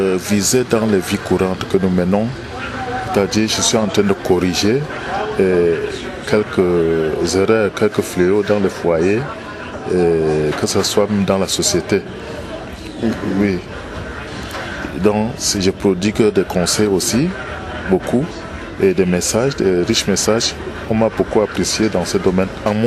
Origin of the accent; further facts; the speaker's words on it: Kaélé, Far North, Cameroon; Je suis natif de Kaélé, autochtone même de Kaélé. Je suis né en 67.